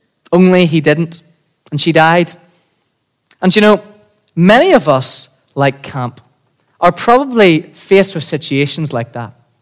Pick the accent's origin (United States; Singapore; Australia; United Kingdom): United Kingdom; Bangor; I'm from Bangor, as you know. Been born and bred here all my life.